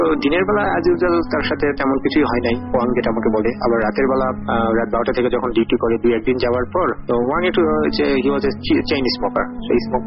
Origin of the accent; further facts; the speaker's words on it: Naogaon, Rajshahi Division, Bangladesh; আমার home town নওগাঁতে